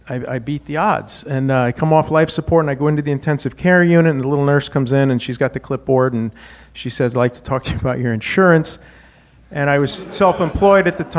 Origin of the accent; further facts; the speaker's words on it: Wyoming, United States; Now, I grew up in Wyoming, learned how to fight. Then I went to school at Notre Dame.